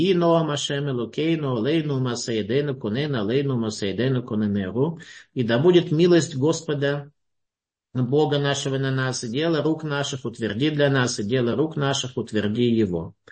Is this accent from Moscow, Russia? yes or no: no; Saint Petersburg, Russia; Особенно вот я сам из Ленинграда